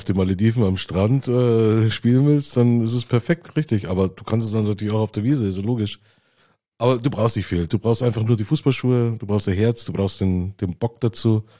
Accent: Bavaria, Germany; ich bin im ländlichen Gebiet, bin ich aufgewachsen im Süden von München, in der Nähe von Holzkirchen, und dort waren wir vielleicht 3 Nationalitäten.

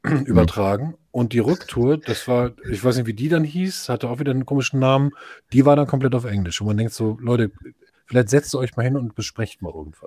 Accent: Germany

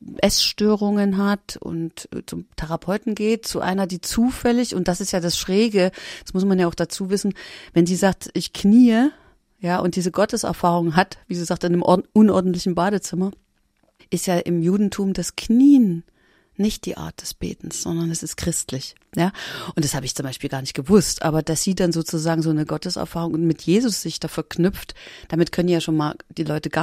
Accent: East Germany, Germany; ich komme aus der DDR und bin aufgewachsen mit Atheismus, ja, Gott ist tot, also Gott ist, also Religion Opium fürs Volk

